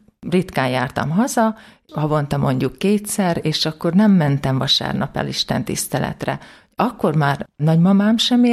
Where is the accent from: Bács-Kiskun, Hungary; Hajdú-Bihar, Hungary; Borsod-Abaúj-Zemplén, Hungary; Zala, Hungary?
Borsod-Abaúj-Zemplén, Hungary; Borsodban, egy kis faluban születtem, Aktelek mellett, egy nagyon picike, 400 lélek számú faluból származom, és egy református családban születtem.